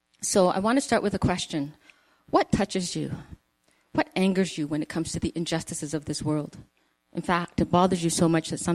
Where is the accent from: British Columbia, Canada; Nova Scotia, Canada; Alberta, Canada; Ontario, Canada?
Alberta, Canada; Calgary; We grew up in Calgary.